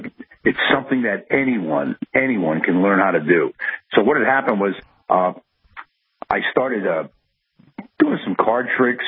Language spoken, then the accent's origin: English; Allentown, Pennsylvania, United States; Well, growing up in Allentown, I grew up as a kid, Ben, I was real shy, backwards, you know